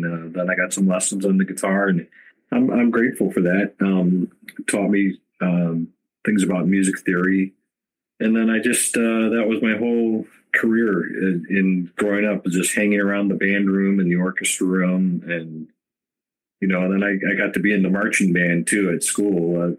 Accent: Chicago, Illinois, United States; also born or lived in Cincinnati; Well, I originally from Cincinnati, and I grew up near Chicago.

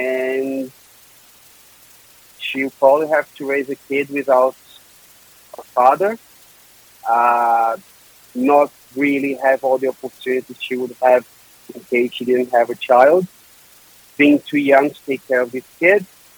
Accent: Brazil; Jennifer is a young girl who lives in the community back in Brazil, in my hometown.

